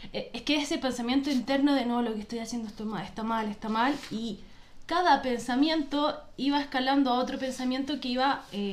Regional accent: Chile; now in Argentina; Explico que nací y viví en Chile y después me fui a vivir a Argentina.

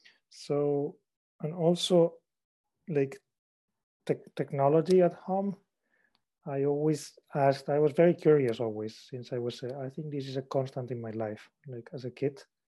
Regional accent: Spain; English is a second language; I'm from Spain, so it was at the other place, very far away

